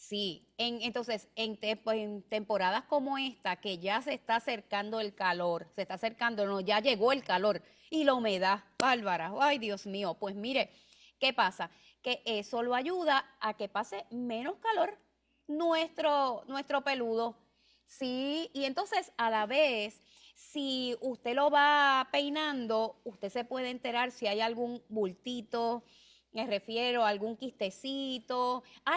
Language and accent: Spanish; Puerto Rico; ¡Qué emoción para … para mí como boricua, definitivamente!